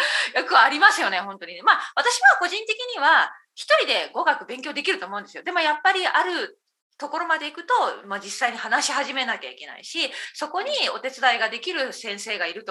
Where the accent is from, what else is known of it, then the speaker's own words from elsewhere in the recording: Okayama, Japan; まあ、私は岡山ですけど本当によく子供の頃から九州に旅行に行ってました。